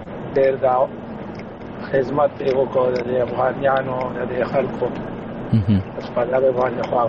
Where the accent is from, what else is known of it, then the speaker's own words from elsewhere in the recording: Mardan, Khyber Pakhtunkhwa, Pakistan; moved away; زه د مردان شیخ متون یم